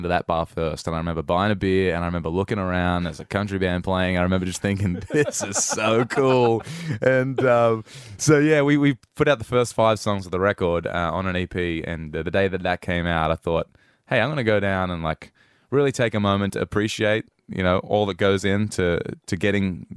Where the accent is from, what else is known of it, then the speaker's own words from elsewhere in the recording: Newcastle, New South Wales, Australia; I grew up around Lake Macquarie, and Newey was where I grew up and will always be home.